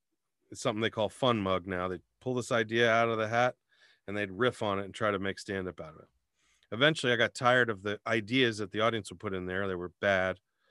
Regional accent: Virginia, United States; now in California, United States; When I moved to California from the East Coast, I grew up in Virginia.

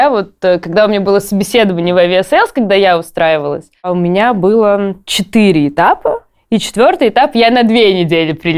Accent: Saint Petersburg, Russia; Простите, я из Петербурга, у нас там колец нету.

